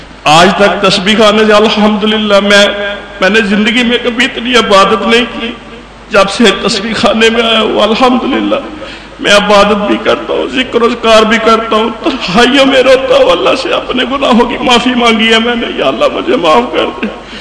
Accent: Lahore, Punjab, Pakistan; میں لاہور سے ہوں.

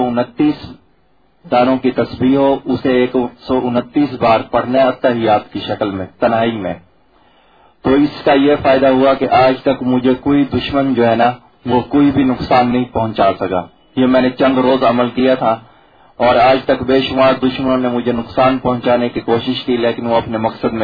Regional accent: Dera Ghazi Khan, Punjab, Pakistan; میں D G Khan سے آیا ہوں.

